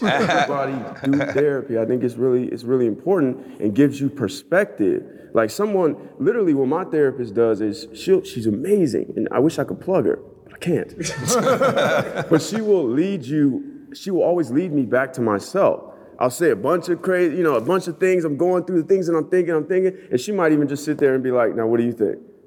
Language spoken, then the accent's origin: English; San Bernardino, California, United States; And I'm from San Bernardino, which is right, you know, a little hour 30 north of here, L.A.